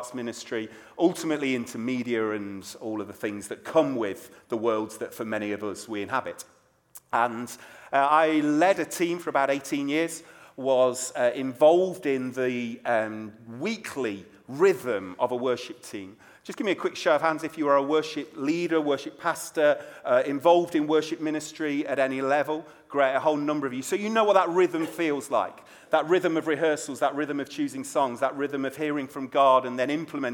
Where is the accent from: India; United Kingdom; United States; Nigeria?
United Kingdom; As you can tell, I'm a Brit, and what an honour it is to be here.